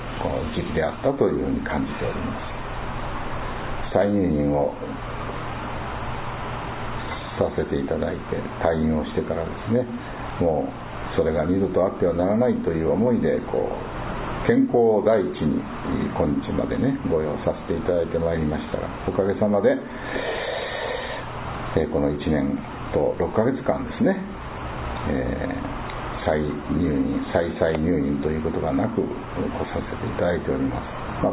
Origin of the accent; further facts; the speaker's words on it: Kurashiki, Okayama, Japan; 地元倉敷市の被災地の方々への支援ということでございますから